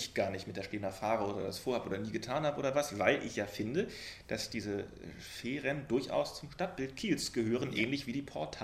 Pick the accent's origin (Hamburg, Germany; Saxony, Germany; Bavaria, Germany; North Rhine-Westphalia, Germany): Hamburg, Germany; born there; now in Kiel, Germany; ich bin ja eigentlich nur Wahlkieler. Und als ich nach Schweden gefahren bin, war ich noch nicht Wahlkieler, sondern war ich gebürtiger Hamburger.